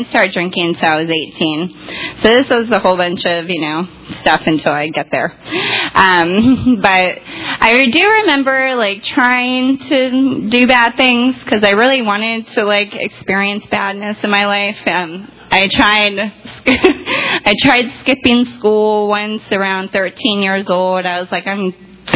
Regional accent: Tampa, Florida, United States; I grew up in Tampa, not like a lot of others here, because we're pretty unique. So Tampanian, born and raised, lived here pretty much all my life, good and bad.

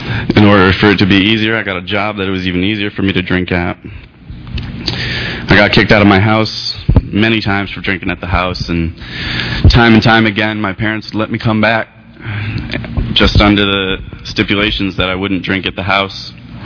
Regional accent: Connecticut, United States; I come from Connecticut, so stayed in the woods for about 3 months.

